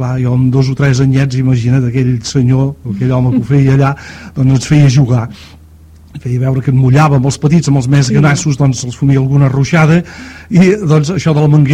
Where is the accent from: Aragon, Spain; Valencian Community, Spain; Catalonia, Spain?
Catalonia, Spain; L'Ametlla de Merola; jo soc fill de l'Ametlla de Merola, a l'acabar la Guerra Civil, que tothom doncs, coneix aquí al costat de Navàs.